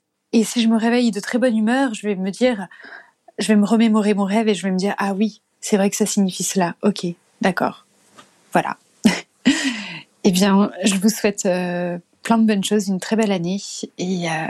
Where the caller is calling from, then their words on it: Paris, Île-de-France, France